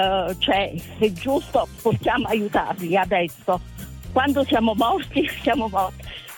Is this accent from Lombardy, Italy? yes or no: no; Pescolanciano, Molise, Italy; Sono della provincia di Ternia, di Pescolanciano, un piccolo paesino, nel Bolise.